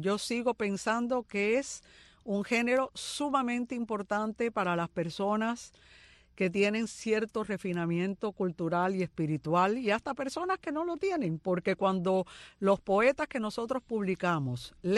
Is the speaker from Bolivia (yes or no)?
no; Cuba; now in Miami, United States; en Miami hay solo dos mujeres presidentas de juntas directivas de banco y las dos somos cubanas.